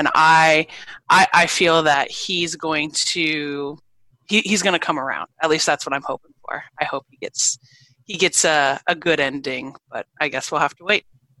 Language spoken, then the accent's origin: English; Seattle, Washington, United States; I'm from Seattle, Washington.